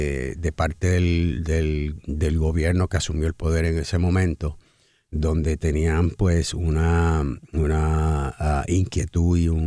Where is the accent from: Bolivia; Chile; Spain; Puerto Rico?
Puerto Rico; se desarrolla un tipo de teatro donde ya nuestro perfil como puertorriqueños está más presente como una nación